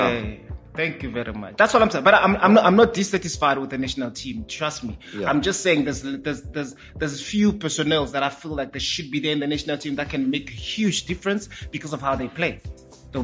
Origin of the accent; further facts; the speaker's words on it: South Africa; we watch the Bafana, we are South African games more than anything else.